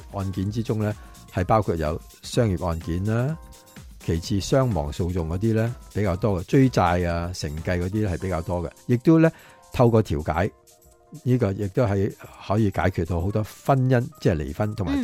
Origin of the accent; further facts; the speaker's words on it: Hong Kong; 我哋香港人最中意系咩啊？快靓正嘛